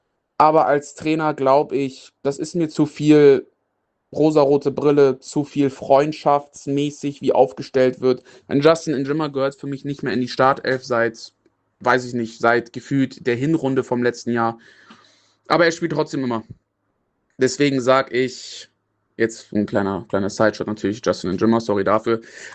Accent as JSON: {"language": "German", "region": "Bremen", "country": "Germany", "said": "Tut weh, das als Bremer zu sagen."}